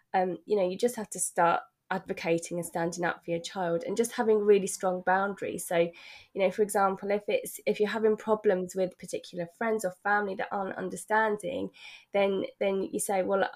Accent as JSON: {"language": "English", "country": "United Kingdom", "said": "a huge, like, you know, thing about being British is that we have this, we don't want to cause a fuss"}